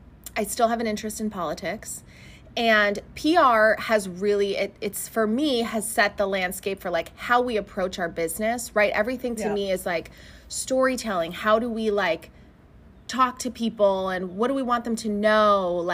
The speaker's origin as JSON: {"language": "English", "region": "Connecticut", "country": "United States", "tie": "born or raised there", "said": "So when they hear … it's like, huh?"}